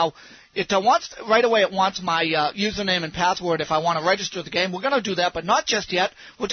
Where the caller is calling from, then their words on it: Sacramento, California, United States; I'm reporting from Main Menu once again from a very warm Sacramento, California.